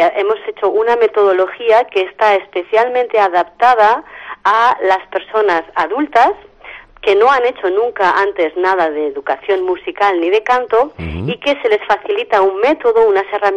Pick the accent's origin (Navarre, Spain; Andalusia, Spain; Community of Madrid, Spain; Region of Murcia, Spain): Navarre, Spain; Carcastillo; now in Pamplona, Spain; puesto que resido en Pamplona, pero claro, yo soy ribereña, soy de Carcastillo